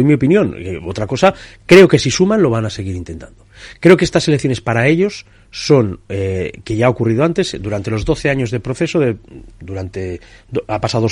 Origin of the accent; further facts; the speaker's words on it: Catalonia, Spain; Cataluña, que al final te tienes que largar de tu propia tierra porque te han quemado. Yo no me voy. Esta es mi tierra.